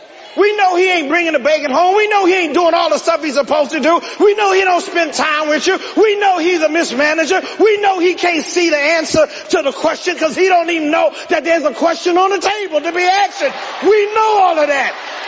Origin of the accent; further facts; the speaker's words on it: Glenarden, Maryland, United States; when I grew up in this church, I grew up in the First Baptist Church in Glen Arden, and the mothers of the church took the young women underneath their wings